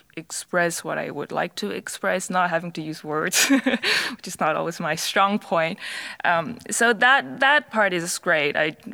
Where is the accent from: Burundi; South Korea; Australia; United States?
South Korea; born there; English is a second language; also born or lived in Canada; So I was born in Korea, but I lived in Canada for 2 years prior to coming here